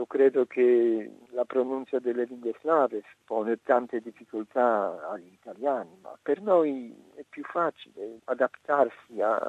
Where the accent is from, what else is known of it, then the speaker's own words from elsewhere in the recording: Kraków, Lesser Poland, Poland; Italian is a second language; Cracovia, la mia città natale e vecchia capitale di Polonia, era abbastanza italianizzata a partire dal 500.